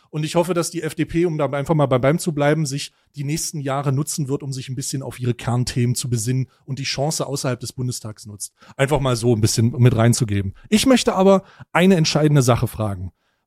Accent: Saxony, Germany; Ich bin ursprünglich aufgewachsen in Ostdeutschland. Ich komme tatsächlich aus Sachsen.

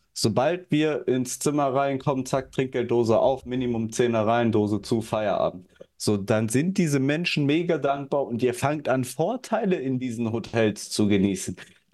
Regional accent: Germany; Der hat gefragt, wo seid ihr her? Und dann wir so, ja, aus Germany.

